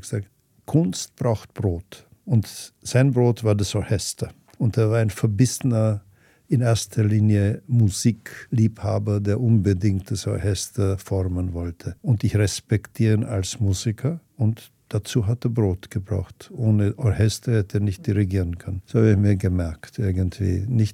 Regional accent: United States; now in Austria; Wir leben in einer Welt, also ich bin ja auch Amerikaner.

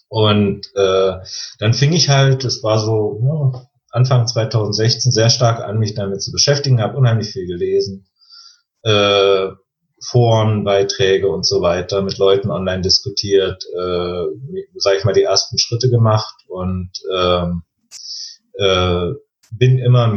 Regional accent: East Germany, Germany; Ich bin im Osten groß geworden

